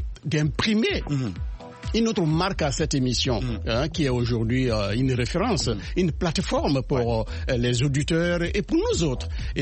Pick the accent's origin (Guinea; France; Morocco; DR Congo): Guinea; Chez moi, en Guinée, on avait le responsable suprême de la révolution, en même temps leader du peuple.